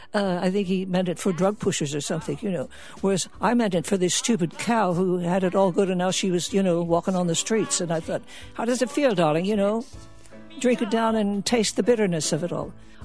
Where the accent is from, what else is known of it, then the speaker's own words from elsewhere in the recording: United States; now in Croatia; I'm an American in Croatia, yes.